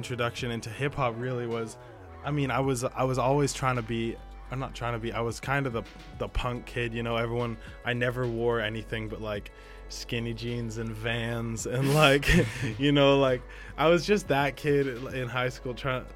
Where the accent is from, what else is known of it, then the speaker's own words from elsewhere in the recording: Vancouver, British Columbia, Canada; I'm from Vancouver